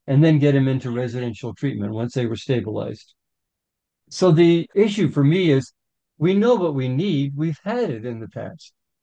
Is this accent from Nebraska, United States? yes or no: no; Santa Fe, New Mexico, United States; born there; Of course, I was born in Santa Fe and graduated from the University of New Mexico with a degree in Latin American studies